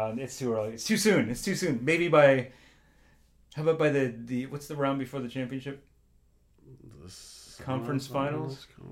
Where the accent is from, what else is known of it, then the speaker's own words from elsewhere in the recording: Philadelphia, Pennsylvania, United States; I'm from Philly. I'm like, fuck you both.